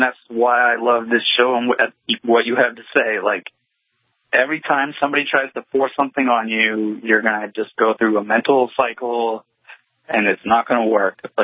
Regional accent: New Hampshire, United States; moved away as an adult; now in Santa Clara, United States; I was raised and born in New Hampshire.

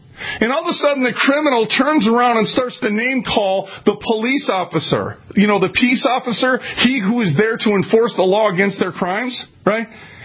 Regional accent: Minneapolis, Minnesota, United States; You know, I'm from North Minneapolis. It's kind of the hood in North Minneapolis, okay? And I'm from North Minneapolis, and it's a part of Minneapolis.

